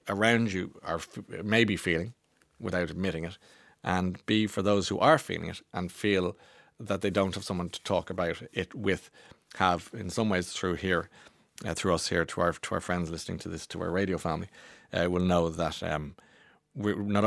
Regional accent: Belfast, Northern Ireland, United Kingdom; I'm from Belfast. I spend a lot of time in Dublin.

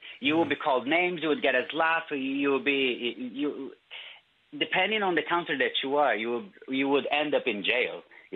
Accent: Brazil; And I come from Brazil, you know

